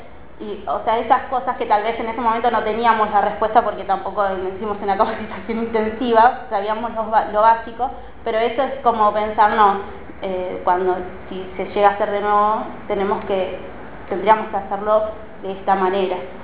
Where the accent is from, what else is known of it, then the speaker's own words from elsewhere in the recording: Moreno, Buenos Aires Province, Argentina; Bueno, yo soy de Moreno